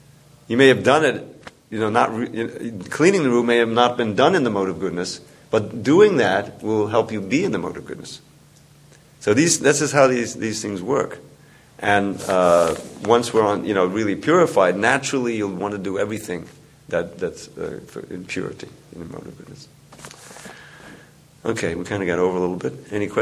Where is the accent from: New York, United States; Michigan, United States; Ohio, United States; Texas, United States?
New York, United States; I think, you know, as a just an ordinary kid growing up in New York, who had any, you know, ability to resist that?